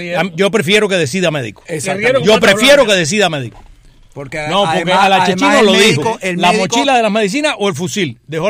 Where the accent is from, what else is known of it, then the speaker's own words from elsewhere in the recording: Venezuela; yo, médico venezolano, de pronto me meten en mi país médicos cubanos